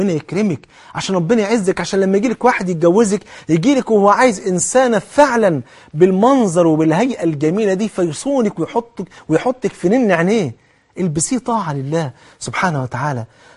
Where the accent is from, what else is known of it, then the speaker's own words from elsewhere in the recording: Egypt; عجب الذنب اللي هي بيسموها عندنا في مصر العصعص